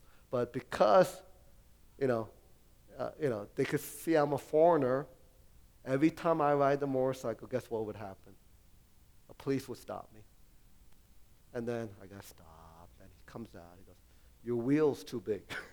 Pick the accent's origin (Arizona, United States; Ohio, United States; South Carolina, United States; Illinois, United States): Illinois, United States; Chicago; I grew up in Chicago, and I had a lot of issue. You know, if growing up in Chicago … you know, in the 70s.